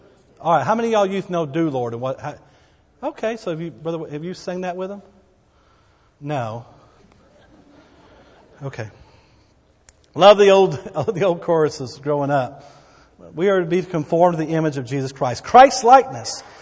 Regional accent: Texas, United States; accent: Texas; some of y'all make fun of my Texas vernacular and so forth. Well, I grew up in Texas, 60 miles north of here.

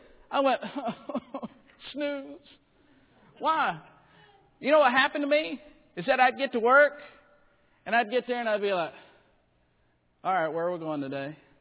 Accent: Alabama, United States; pastor was from Texas. I was from Alabama, Florida side of the world. I was different.

